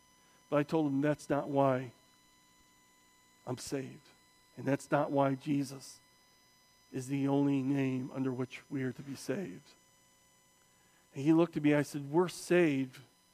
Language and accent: English; Arkansas, United States; born there; I said, well, I was born in Arkansas, too.